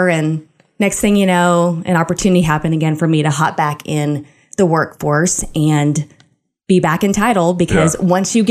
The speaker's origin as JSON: {"language": "English", "town": "Plano", "region": "Texas", "country": "United States", "tie": "born or raised there", "said": "So I was raised in Plano. My dad actually lives at the same house that I came home to as a baby."}